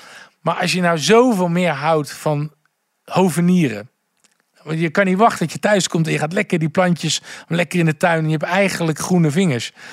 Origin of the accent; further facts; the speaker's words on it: Gouda, South Holland, Netherlands; now in Amsterdam, Netherlands; Ik kom uit Gouda. En ik heb een onwijs fijn, warm gezin. Maar ja, het is, ik ben nu ook in Amsterdam.